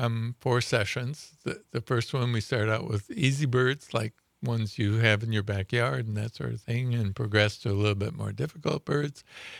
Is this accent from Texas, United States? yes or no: no; Minnesota, United States; And I grew up around Lake Minnetonka in Minnesota.